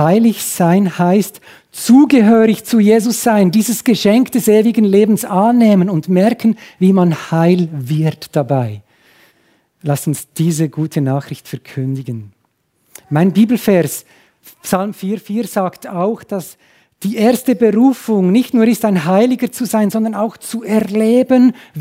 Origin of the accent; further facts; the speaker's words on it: Huttwil, Bern, Switzerland; Bei uns zu Hause in Huttwil, also etwa 20 Kilometer südlich